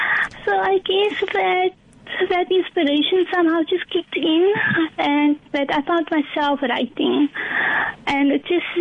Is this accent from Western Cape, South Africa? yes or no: yes; Cravenby, Western Cape, South Africa; I'm from Cravenby.